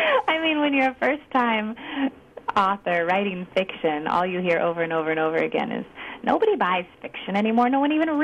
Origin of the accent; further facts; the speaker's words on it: Chico, California, United States; And I was raised in Chico, California, and I'd been out of the country once.